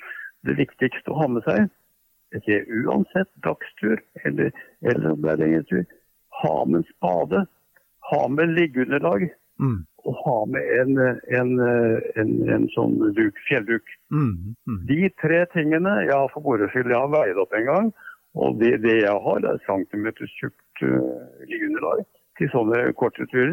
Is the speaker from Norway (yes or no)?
yes; Bærum, Akershus, Norway; Og så fant jeg ut at det i Bærum, der jeg vokste opp, var det faktisk en aktiv hundeklubb.